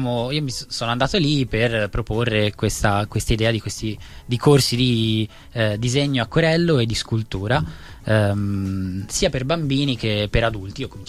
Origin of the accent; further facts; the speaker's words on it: Monza, Lombardy, Italy; Io non vengo da Firenze, vengo da Monza.